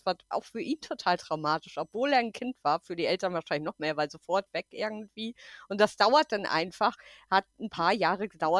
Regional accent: West Germany, Germany; Und das ist, finde ich, als Westdeutsche, boah, ja, voll wichtig und so.

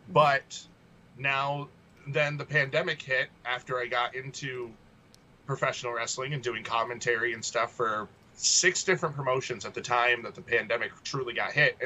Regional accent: Potsdam, New York, United States; a lot of people don't realize is my hometown is actually Potsdam, New York, which is 9.5 hours north of the H2O Center.

